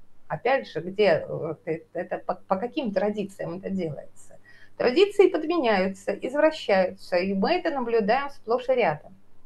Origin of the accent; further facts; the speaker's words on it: Dagestan, Russia; Я вообще Чечню знаю хуже, я из Дагестана.